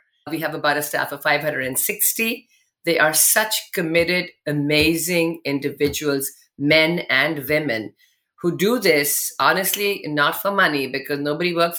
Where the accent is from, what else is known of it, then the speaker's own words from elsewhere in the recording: India; moved away; I came from India, you know, I came from a family, lots of friends, lots of support.